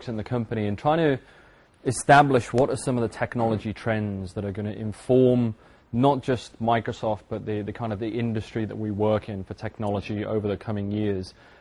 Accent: United Kingdom; As you can probably tell pretty quickly by my accent, I'm not from Belgium. I originally from the UK.

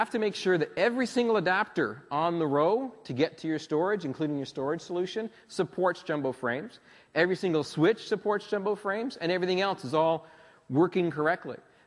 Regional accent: Canada; now in Australia; but I came a long way from Canada to come down and talk to you guys.

